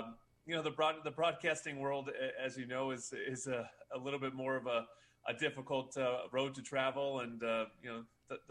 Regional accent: New Jersey, United States; moved away as an adult; now in Los Angeles, United States; I'm an East Coaster. I'm from New Jersey, cross country to go to USC. Met my wife at USC and never left this beautiful city of Los Angeles.

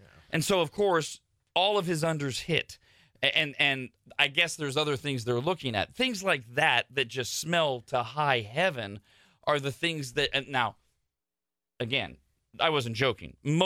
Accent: United States; because I'm an American.

